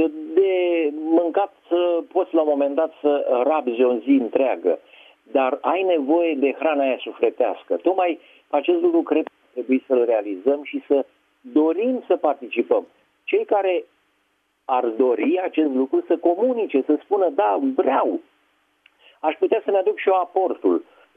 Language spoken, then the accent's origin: Romanian; Romania; pentru noi ca oameni alături de vârstă și că suntem români